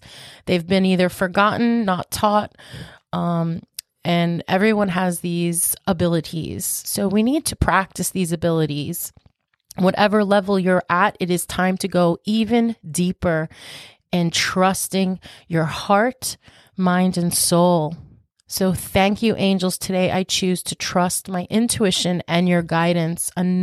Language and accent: English; Franklin Square, New York, United States; town of Franklin Square, New York. That's our most popular city. So this makes sense because that's my hometown.